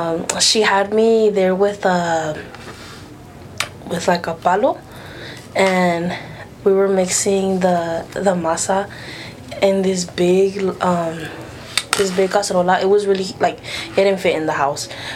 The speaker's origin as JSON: {"language": "English", "town": "Houston", "region": "Texas", "country": "United States", "said": "I am from Houston, Texas, H-O-U-S-T-O-N-T-E-X-A-S."}